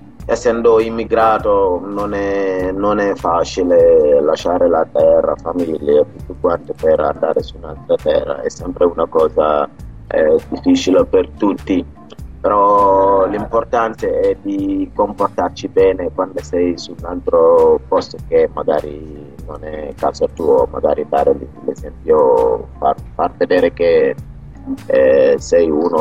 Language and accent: Italian; Senegal; Italian is a second language; now in Italy; siamo tutti del Senegal, però sono quasi 10 anni che ci siamo tutti di noi.